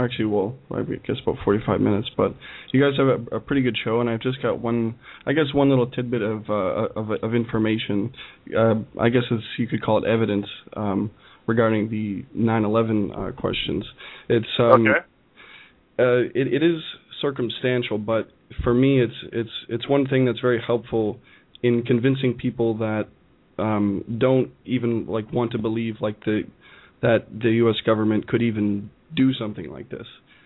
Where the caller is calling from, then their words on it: Atlantic Canada, Canada; I'm actually calling from east coast of Canada.